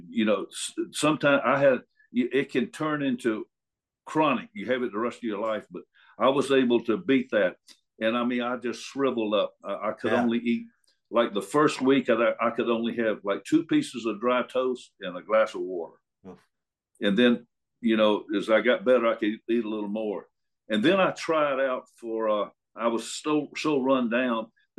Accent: Columbus, Georgia, United States; I was born and raised in Columbus. I started going to the matches when I was like 5 years old.

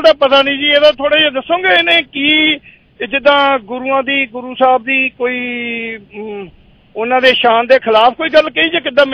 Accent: Punjab, India; ਅਸੀਂ ਜਿੱਦਾਂ ਕਹਿ ਲਓ ਪੰਜਾਬੀ ਹਾਂ ਤੇ ਜਾਂ ਪਹਿਲਾਂ ਅਸੀਂ ਇੰਡੀਅਨ ਹਾਂ ਫਿਰ ਪੰਜਾਬੀ ਹਾਂ ਪਰ ਅਸੀਂ ਪੰਜਾਬ ਚ ਰਹਿੰਦੇ ਕਰਕੇ ਹਾਂ ਅਸੀਂ ਪੰਜਾਬੀ ਬੋਲਦੇ ਉਸ ਹਿਸਾਬ ਨਾਲ ਪਹਿਲਾਂ ਅਸੀਂ ਪੰਜਾਬੀ ਹਾਂ

